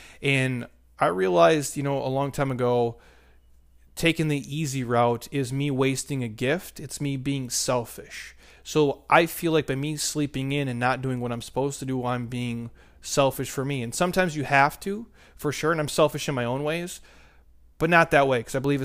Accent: Minnesota, United States; now in Arizona, United States; I grew up in Minnesota where it's negative, you know, 20 degrees.

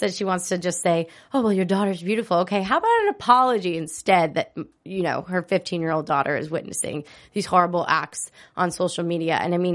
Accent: New Jersey, United States; Now, I'm from New Jersey, and see, it's not just a Jersey thing. Like, maybe it's just an East Coast thing.

